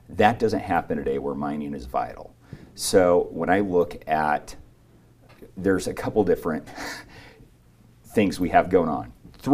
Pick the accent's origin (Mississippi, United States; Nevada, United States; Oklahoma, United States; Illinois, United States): Nevada, United States; Elko; I'm born and raised in Elko, Nevada. My dad was a gold miner. I've worked in a mine.